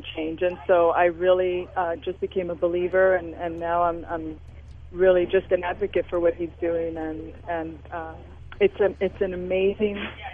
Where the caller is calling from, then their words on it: Las Vegas, Nevada, United States; I'm calling in from Las Vegas, and I am actually a student of Paul's.